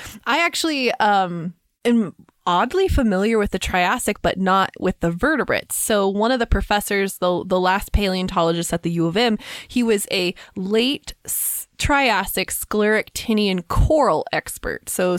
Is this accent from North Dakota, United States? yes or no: no; Kansas, United States; And I grew up with them in Kansas.